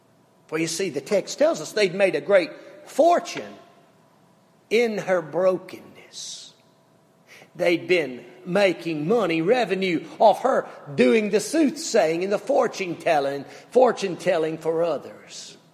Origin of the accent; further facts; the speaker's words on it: Faulkner, Mississippi, United States; They go to this rural community, even more rural than my hometown of Faulkner, Mississippi.